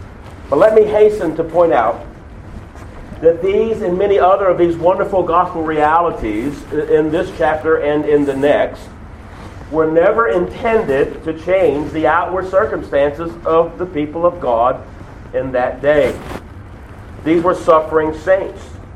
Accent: United States; because I'm an American and I like my nice things.

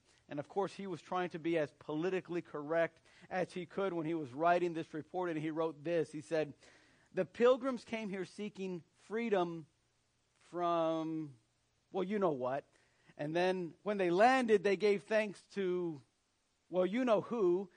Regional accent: United States; born there; I thank God that He placed me in this country, allowed me to be born in this country. I love this country.

